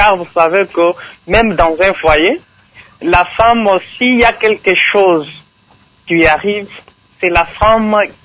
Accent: Miabi, Kasaï-Oriental, DR Congo; moi, je suis Kassaïen d'origine. J'ai évolué chez nous à Miabi.

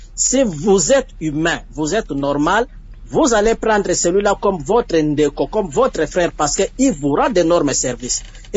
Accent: DR Congo; chez nous en République démocratique du Congo

